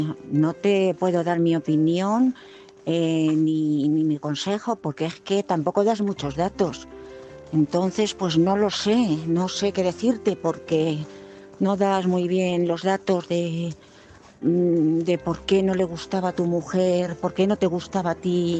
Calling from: Madrid, Community of Madrid, Spain; de Madrid.

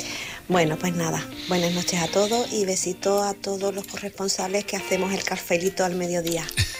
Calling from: Cádiz, Andalusia, Spain; corresponsal de Cádiz.

